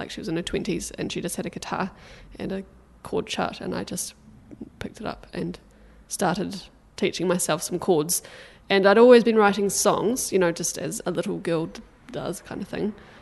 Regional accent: Takaka, Tasman, New Zealand; I went to primary school at Central Takaka. Uh-huh. So in Golden Bay. I grew up in Golden Bay.

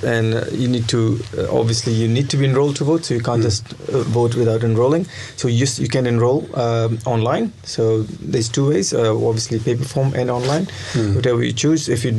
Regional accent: India; one of my favourite foods is actually, believe it or not, even though I'm Indian, is not Indian.

